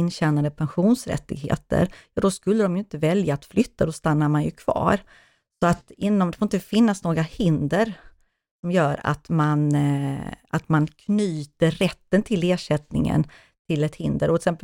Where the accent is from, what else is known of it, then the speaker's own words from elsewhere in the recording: Skåne, Sweden; nere i Skåne där jag kommer ifrån